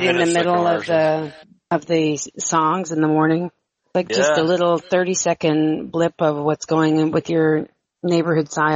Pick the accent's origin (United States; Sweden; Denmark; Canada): Canada; born there; I was born in Canada, and he was born in the UK.